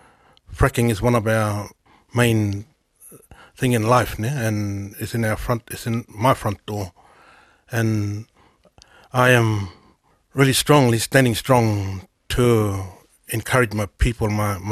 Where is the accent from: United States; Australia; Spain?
Australia; Northern Territory; first language Mudbara; English is a second language; My language is Mudbara. That's my mother tongue and my father tongue. And we come from a small area in the Northern Territory.